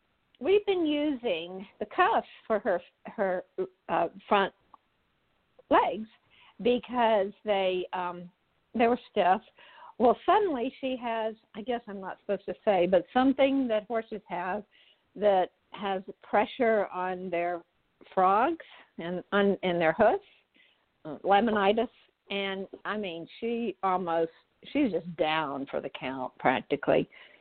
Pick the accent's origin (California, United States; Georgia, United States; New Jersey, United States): Georgia, United States; Atlanta; I'm from Atlanta, Georgia.